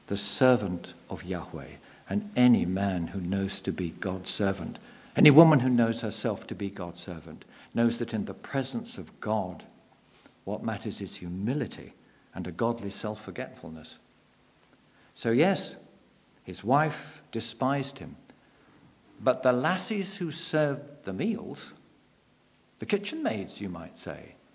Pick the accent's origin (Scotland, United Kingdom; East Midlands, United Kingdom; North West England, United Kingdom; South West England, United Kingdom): South West England, United Kingdom; Torquay; when Sal and I were living in Torquay, that's where I come from Fawlty Towers land